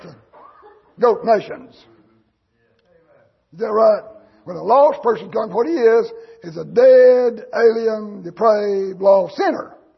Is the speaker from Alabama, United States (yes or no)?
yes; Alabama, United States; I was raised in North Alabama. They had summer revivals. Went 2 weeks.